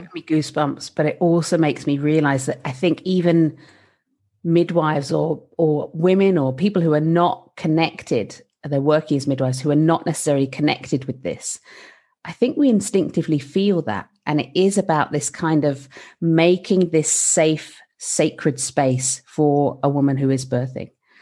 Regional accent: United Kingdom; I mean, as a European coming in, there's so much history we don't know. I mean, I'm British.

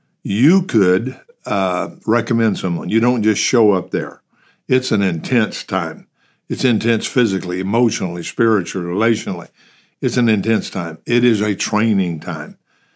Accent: Texas, United States; And since I'm an American in America, and since I'm a Texan in Texas

